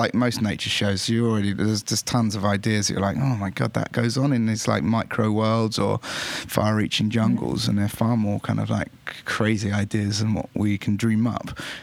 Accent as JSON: {"language": "English", "region": "England", "country": "United Kingdom", "tie": "born or raised there", "said": "the closest sort of and most potent mythology to me growing up in England was Ireland."}